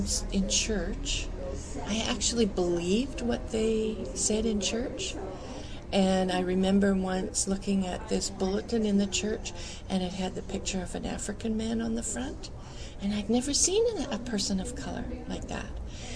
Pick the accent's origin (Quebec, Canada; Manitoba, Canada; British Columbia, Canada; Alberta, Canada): Alberta, Canada; Well, I came from farm people from Alberta, Protestant, very narrow-minded, white culture